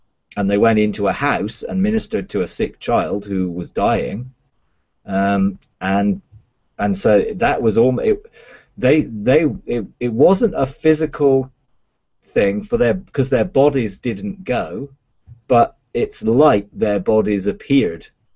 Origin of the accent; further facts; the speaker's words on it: England, United Kingdom; I'm English, so I don't quite remember all the details